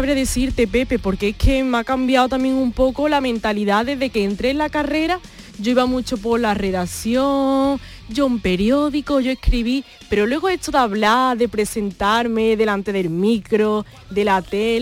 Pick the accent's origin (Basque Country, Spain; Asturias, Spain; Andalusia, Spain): Andalusia, Spain; La Roda de Andalucía; soy de La Roda de Andalucía, un pueblo de Sevilla, de la Sierra Sur.